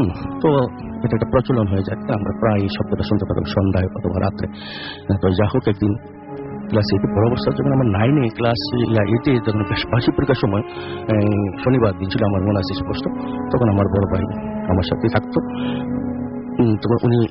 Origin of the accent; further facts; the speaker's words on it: Narayanganj, Dhaka Division, Bangladesh; যে আমি নারায়ণগঞ্জ সারাপার থেকে এসেছি।